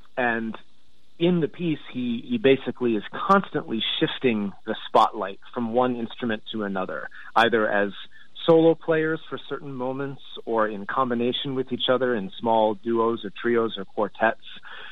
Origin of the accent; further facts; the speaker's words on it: Connecticut, United States; Yes, indeed. Grew up all through high school there.